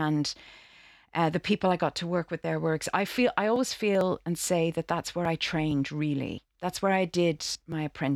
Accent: Dublin, Leinster, Ireland; moved away as an adult; I'm from Dublin in Ireland. I trained in Ireland in the Gaiety School of Acting there. And like everybody really at that time, you know, I came out 23 years ago now.

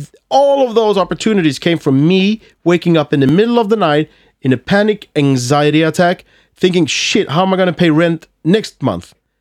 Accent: Malmö, Skåne, Sweden; accent: Scanian; English is a second language; my accent. You know, I'm from Malmö, so I have this, I speak skånska.

